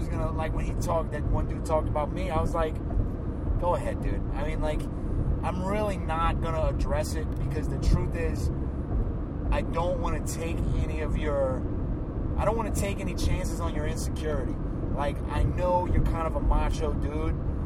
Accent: New Orleans, Louisiana, United States; I'm from New Orleans, so I see it every day.

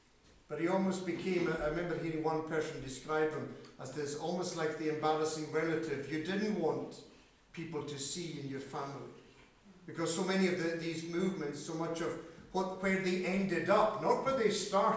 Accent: Scotland, United Kingdom; In the church where I grew up in South Harris, it wasn't as long or as renowned as the move of God in the Isle of Lewis

